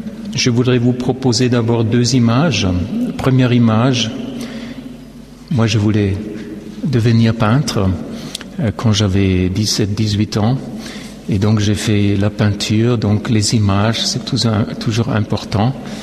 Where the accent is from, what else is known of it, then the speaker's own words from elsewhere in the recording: Vienna, Austria; French is a second language; je viens de Vienne en Autriche. Ça sera beaucoup plus simple si je parlerai en allemand.